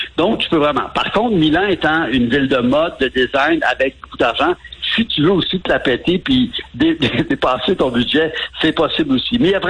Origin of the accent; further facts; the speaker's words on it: Montreal, Quebec, Canada; dire que j'étais de Montréal et qu'à Montréal, on comprend pas certaines de ses décisions.